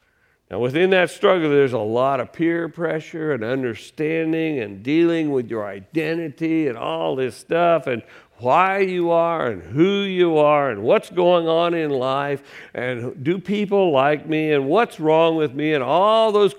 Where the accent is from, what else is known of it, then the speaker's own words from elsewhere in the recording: Decatur, United States; Now, I grew up in Decatur. I left for 30 years, but I came back because I missed the smell.